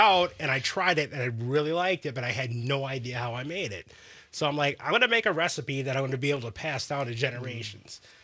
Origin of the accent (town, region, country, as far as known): Wisconsin, United States; born or raised there